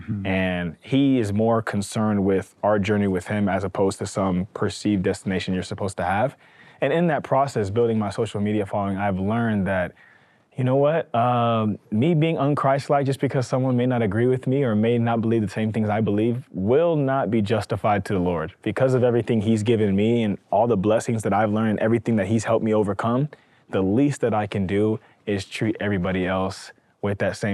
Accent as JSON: {"language": "English", "town": "Houston", "region": "Texas", "country": "United States", "tie": "born or raised there", "lives_now": "Utah, United States", "said": "Like growing up in Houston, I wasn't like the Black kid, I was the Mormon kid. And then coming to Utah, I was no longer the Mormon kid, I was the Black kid."}